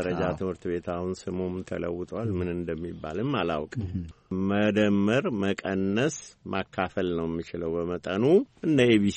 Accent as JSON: {"language": "Amharic", "region": "Addis Ababa", "country": "Ethiopia", "tie": "born or raised there", "said": "እኔ የተወለድኩት አዲስ አበባ ፊት በር ከሚባለው ቦታ ነው። ነሐሴ 30 ቀን 1930 ዓመተ ምህረት ነው የተወለድኩት። እድገቴም አዲስ አበባ ውስጥ ነው።"}